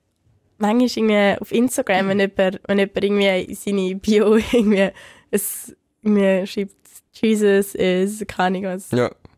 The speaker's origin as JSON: {"language": "German", "country": "Switzerland"}